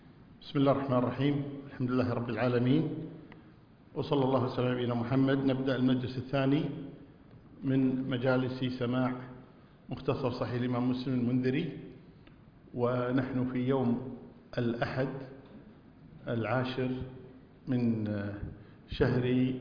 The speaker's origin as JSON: {"language": "Arabic", "country": "Kuwait", "said": "نحن عندنا في الكويت هنا"}